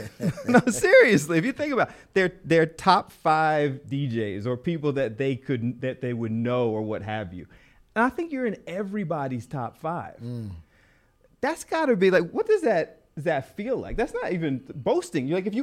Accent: Philadelphia, Pennsylvania, United States; Like, I never thought of it that way because I'm from Philly.

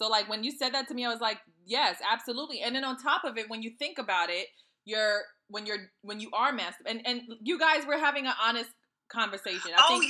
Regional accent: Trinidad & Tobago; because I'm from Trinidad, right?

